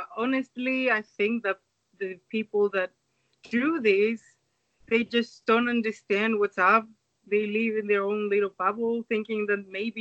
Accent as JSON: {"language": "English", "country": "Cyprus", "tie": "born or raised there", "said": "I grew up in Cyprus."}